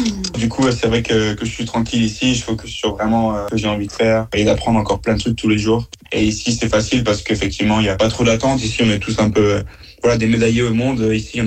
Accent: France; C'est vrai que quand on est français, on voit un peu les Américains comme, on les met un peu comme sur un piédestal.

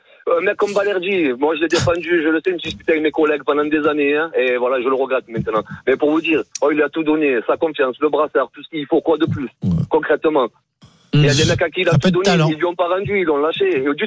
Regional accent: Marseille, Provence-Alpes-Côte d'Azur, France; Moi, je suis Marseillais, j'ai 43 ans, hein.

